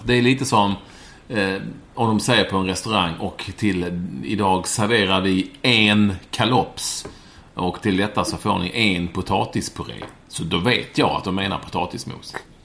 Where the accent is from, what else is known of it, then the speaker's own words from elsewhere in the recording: Skåne, Sweden; accent: Skåne; jag pratar skånska, säger någon.